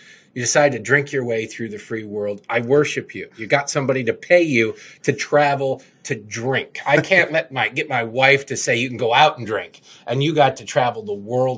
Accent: Detroit, Michigan, United States; I grew up in Detroit. when I turned 19, I spent a lot of time in Canada because it was legal to drink beer.

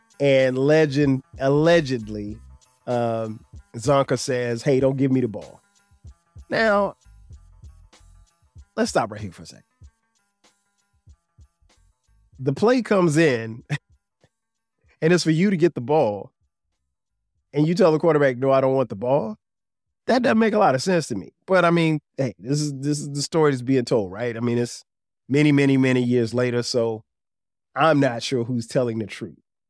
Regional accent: South Carolina, United States; growing up in South Carolina, I didn't see a lot of Giants football.

